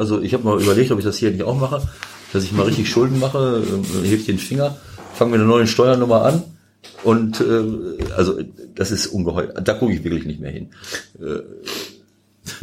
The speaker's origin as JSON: {"language": "German", "town": "Bielefeld", "region": "North Rhine-Westphalia", "country": "Germany", "tie": "born or raised there", "said": "Und Bielefeld natürlich auch noch ein bisschen, weil das meine Heimat ist."}